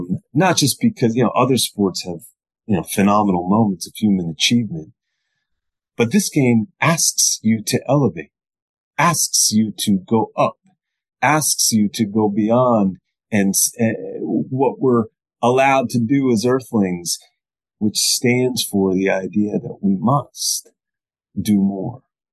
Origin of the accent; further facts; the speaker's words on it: New Jersey, United States; I grew up in Northwest New Jersey, so we rooted for the New York teams.